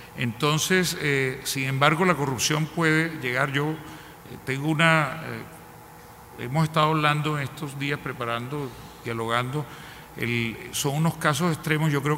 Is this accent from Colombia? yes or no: yes; Colombia; yo como colombiano quiero decir que tengo ante todo un interés enorme